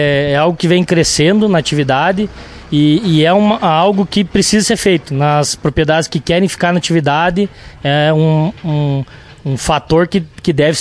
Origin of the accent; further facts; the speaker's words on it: Não Me Toque, Rio Grande do Sul, Brazil; Eu sou natural de Não Me Toque, mas há 9 anos eu moro em Nicolau Vergueiro